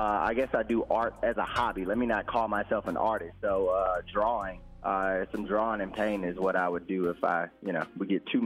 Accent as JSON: {"language": "English", "town": "Cedar Grove", "country": "United States", "tie": "born or raised there", "said": "growing up in Cedar Grove and living on that poverty line, I obviously have some personal experience"}